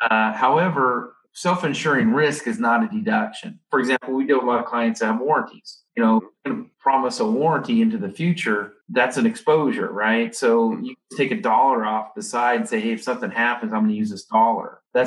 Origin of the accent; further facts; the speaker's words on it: Idaho, United States; Yeah, so I'm from Idaho. Actually, my company's headquartered in Boise, Idaho. So I'm a farm kid. I grew up in a rural community and did some things there and there.